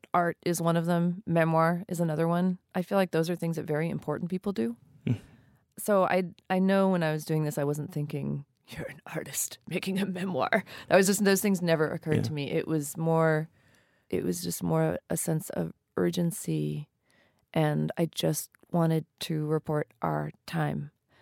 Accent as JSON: {"language": "English", "region": "New Mexico", "country": "United States", "tie": "born or raised there", "said": "So I grew up East Indian in New Mexico, and we were one of very few East Indian families there."}